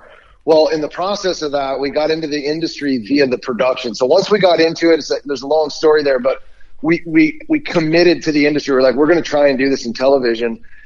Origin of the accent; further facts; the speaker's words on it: Pennsylvania, United States; I grew up in Pennsylvania and, you know, I grew up chasing rabbits with grandpa, you know, that kind of stuff.